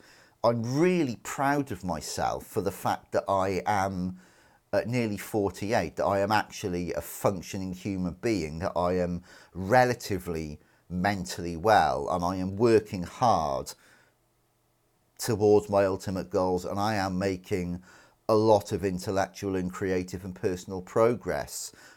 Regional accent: United Kingdom; even though I am British.

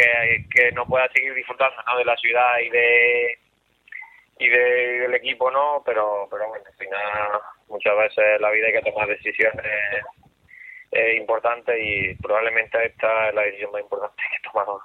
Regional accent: Córdoba, Andalusia, Spain; aunque yo soy de Córdoba y vengo a Córdoba, mi vida la tenía en Elche

